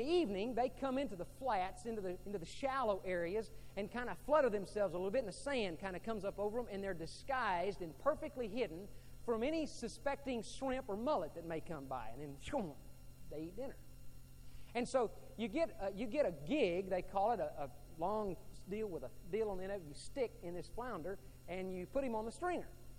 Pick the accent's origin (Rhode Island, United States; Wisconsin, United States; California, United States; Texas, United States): Texas, United States; When I was a kid growing up on the Gulf Coast of Texas, there were a couple of occasions when my dad took me floundering.